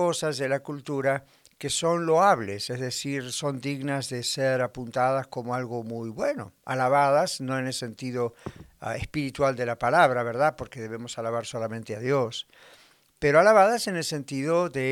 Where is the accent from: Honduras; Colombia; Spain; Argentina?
Argentina; yo nací en Argentina y yo recuerdo siendo niño que se celebraban los carnavales